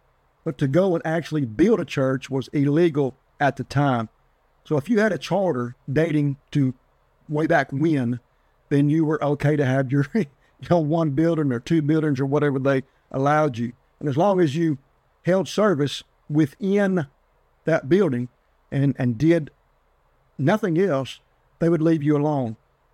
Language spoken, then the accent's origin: English; United States; That was my identity. That was who I was as an American.